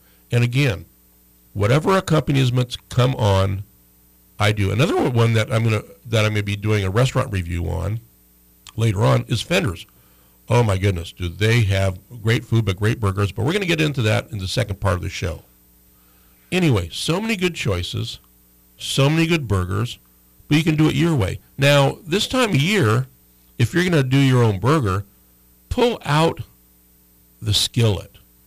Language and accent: English; Fairbanks, Alaska, United States; Growing up in Fairbanks, that's the cheese we got, and I still like my Velveeta cheese.